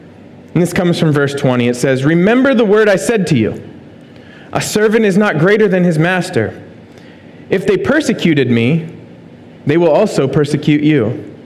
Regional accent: Philadelphia, Pennsylvania, United States; And I did the whole, we're from Philly, no one likes us, and we don't care kind of thing

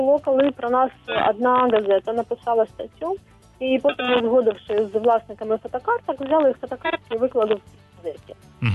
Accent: Dnipro, Dnipropetrovsk Oblast, Ukraine; от і я з Дніпропетровська

